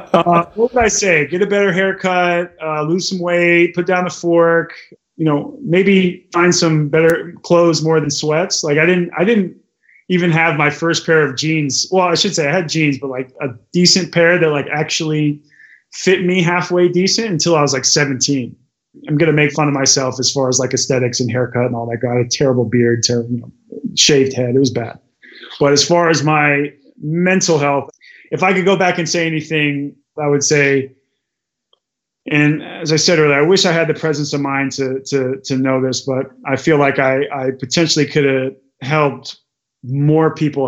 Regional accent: Portland, Oregon, United States; Cause I come from the Pacific Northwest and so does Kate.

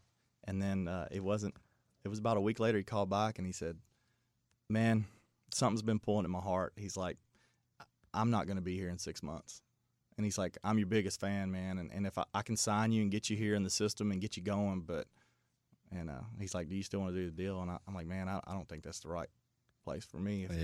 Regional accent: Bardstown, Kentucky, United States; Well, there's actually, from our hometown

